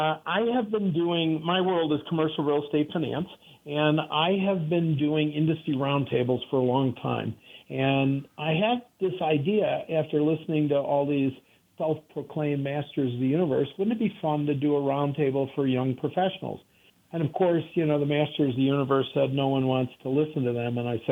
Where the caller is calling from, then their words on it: Aspen, Colorado, United States; Aspen, Colorado.